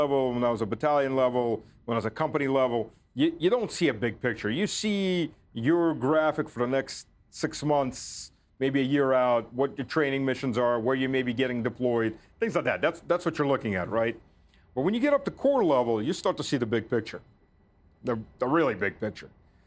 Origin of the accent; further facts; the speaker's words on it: Luhansk, Luhansk Oblast, Ukraine; born there; English is a second language; I was born in Voroshilovgrad. Today it's known as Lugansk.